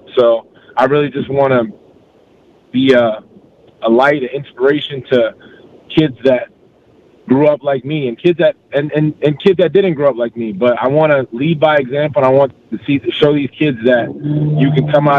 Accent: Brooklyn, New York, United States; also born or lived in Queens / Palm Coast; now in Orlando, United States; I'm from New York, man. I grew up in East Flatbush, Brooklyn, New York, moved to Queens. Then I moved to Palm Coast, Florida.

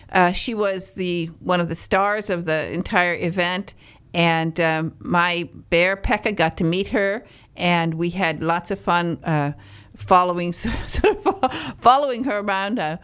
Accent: Michigan, United States; I come from Northern Michigan

